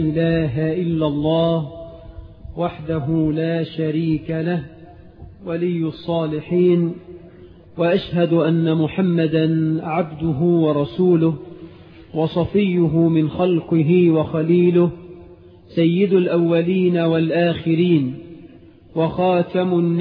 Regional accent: Egypt

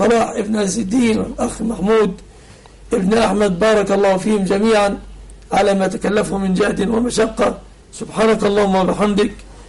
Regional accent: Egypt; وأسأل الله سبحانه أن يحفظ بلادنا مصر آمنة مطمئنة

